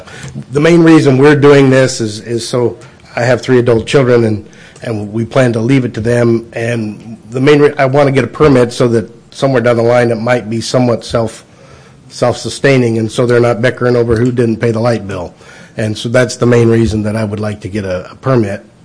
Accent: Iowa, United States; it I'm from Iowa

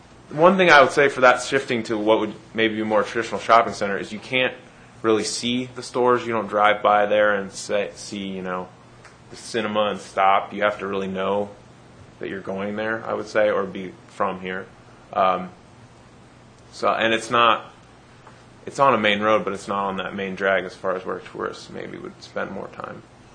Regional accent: Ohio, United States; I'm from Ohio, though.

